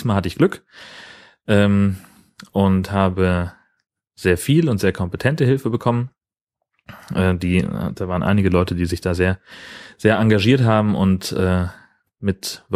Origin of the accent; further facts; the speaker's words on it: Schleswig-Holstein, Germany; zwischen Dithmarschen, wo ich herkomme und dem Allgäu, wo sie herkommt